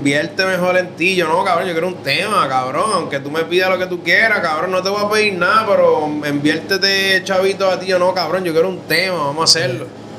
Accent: Guayama, Puerto Rico; yo soy de Guayama

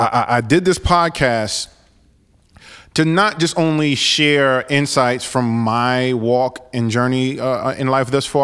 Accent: New York, United States; But I think to my core, I'm a New Yorker. I'm a Haitian American. I'm a Haitian Dominican American.

